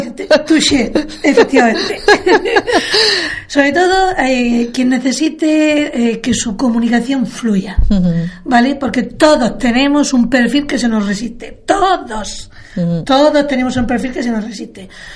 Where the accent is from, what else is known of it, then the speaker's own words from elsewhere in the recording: Region of Murcia, Spain; como buenos murcianos que somos, en nuestra forma de trabajar y de expresarnos, les hace gracia.